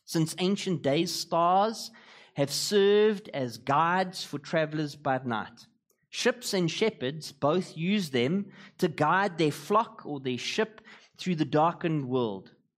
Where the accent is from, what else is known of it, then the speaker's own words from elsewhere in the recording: Gqeberha, Eastern Cape, South Africa; Now, I come from Klebecha, and so lots of analogies to that this morning.